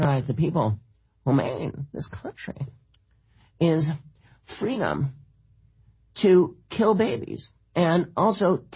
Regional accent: United States; We love our country. We take pride in the privilege of being American.

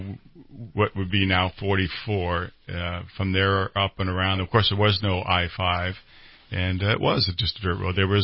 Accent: Redding, California, United States; so it kind of just worked out well for me, an opportunity to still stay in my hometown and work here. I actually worked in business for a while before I took my job with the police department, but this was an opportunity to be here in Reading

